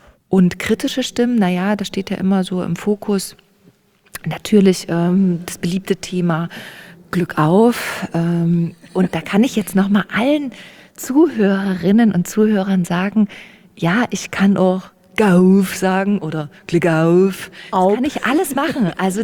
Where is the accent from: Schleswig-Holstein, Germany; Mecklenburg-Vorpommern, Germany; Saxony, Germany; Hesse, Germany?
Saxony, Germany; Und das ist einfach so eine tolle Werbung für die Region, für meine Heimat.